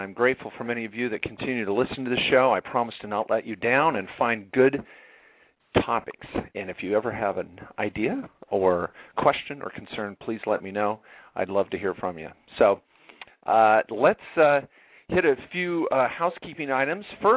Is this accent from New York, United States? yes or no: no; Washington, United States; I grew up in Washington State. For those that don't know, that's where I grew up.